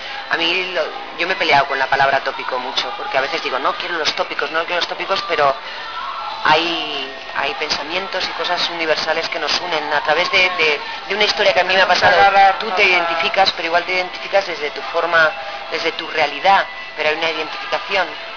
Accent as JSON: {"language": "Spanish", "region": "Aragon", "country": "Spain", "tie": "born or raised there", "said": "Yo nací en Aragón, soy del Alto Aragón"}